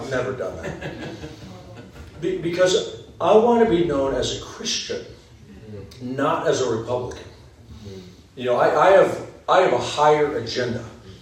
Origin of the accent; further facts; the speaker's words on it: United States; certainly as an American, especially in America